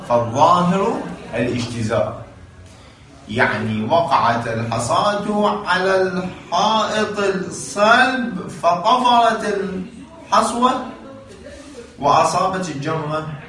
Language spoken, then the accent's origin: Arabic; Iraq; هنا عندنا في العراق نسميها عرفان مصيادة، مقلاع